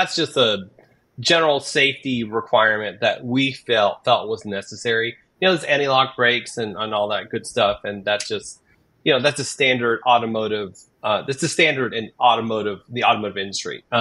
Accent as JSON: {"language": "English", "region": "Oregon", "country": "United States", "said": "I came from Oregon. I grew up with off-road stuff for wheeling"}